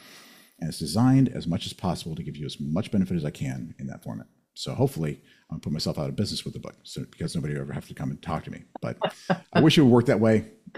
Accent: Kansas, United States; I grew up autistic in Kansas.

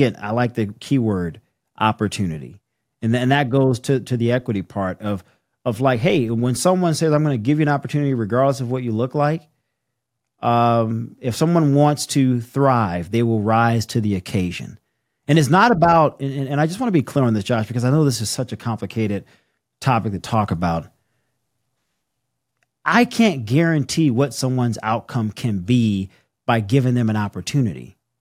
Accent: the South, United States; I grew up in the South. My grandparents were like the second class to desegregate a school in Louisiana.

